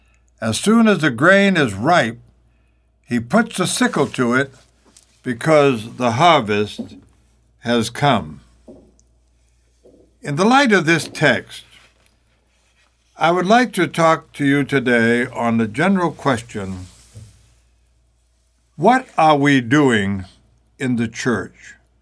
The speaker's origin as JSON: {"language": "English", "region": "Maine", "country": "United States", "tie": "born or raised there", "said": "I love to go back to my home state of Maine, where we are surrounded by the ocean, with lakes all around us and the mountains. What a beautiful place it was to spend my boyhood."}